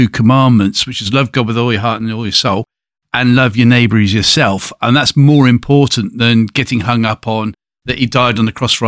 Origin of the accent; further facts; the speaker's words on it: England, United Kingdom; I'm English.